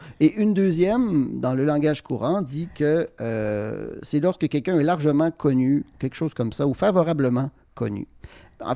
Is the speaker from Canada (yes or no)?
yes; Quebec City, Quebec, Canada; accent: Quebec City; vous pouvez l'entendre par mon accent que je suis de la ville de Québec.